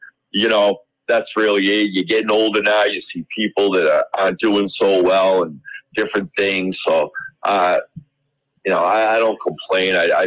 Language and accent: English; New England, United States; Well, I grew up in New England. I started at Suffolk Downs.